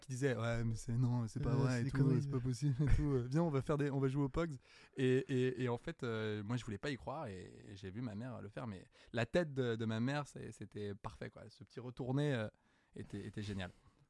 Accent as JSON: {"language": "French", "country": "Italy", "said": "Maison qui parle très, très fort, parce que je viens d'Italie."}